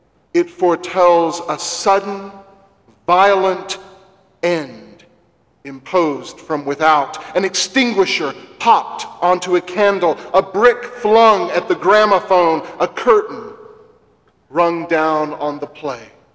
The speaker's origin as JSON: {"language": "English", "region": "Mississippi", "country": "United States", "tie": "born or raised there", "said": "Growing up in the Mississippi Delta, every spring we knew was tornado season."}